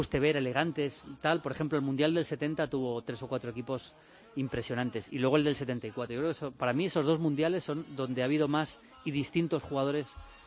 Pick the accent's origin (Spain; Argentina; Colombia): Spain; Leganés, Community of Madrid; Es que yo soy de Leganés, ¿sabes?